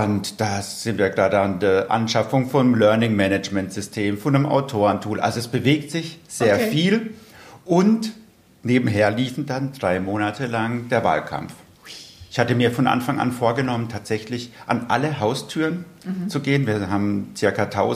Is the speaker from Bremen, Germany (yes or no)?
no; Vörstetten, Baden-Württemberg, Germany; ihr seid hier bei mir in Förstetten, weil ich habe mich im Frühjahr dazu entschlossen, mich hier in meiner Heimatgemeinde als Bürgermeister aufstellen zu lassen.